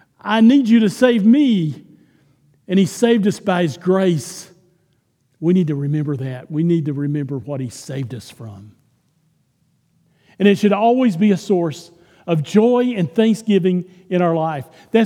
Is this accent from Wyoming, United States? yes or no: no; Texas, United States; now in South Dakota, United States; Texas is where I grew up. But as soon as I had the opportunity, pretty close. Yeah, as soon as I got the opportunity, I came to South Dakota as soon as I could.